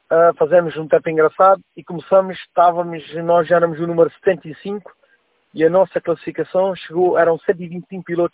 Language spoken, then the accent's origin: Portuguese; Portugal; o meu nome, assim lá muito a longe, fui descendente de italiano, fui, mas sou português.